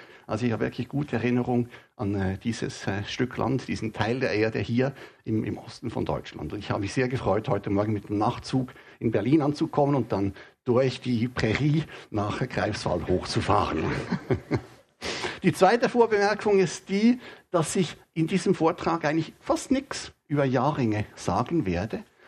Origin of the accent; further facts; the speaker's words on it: Switzerland; Ich komme aus der Schweiz, ich habe lange Zeit fast nur Gebirgsforschung gemacht.